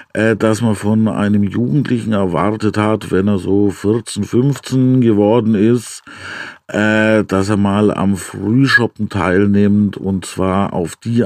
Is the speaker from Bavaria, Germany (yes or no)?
yes; Bavaria, Germany; Ich bin ja viel weiter im Süden aufgewachsen, in Bayerisch-Schwaben.